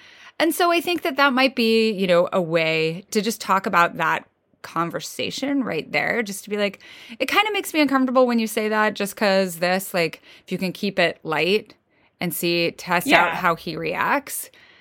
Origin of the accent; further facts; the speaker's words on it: Midwest, United States; I'm from the Midwest, sort of.